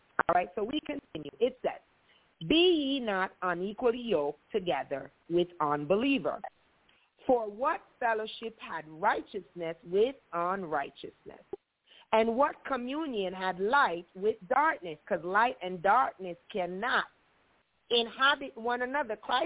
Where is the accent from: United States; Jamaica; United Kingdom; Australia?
Jamaica; born there; As I said, I was born in Jamaica and stuff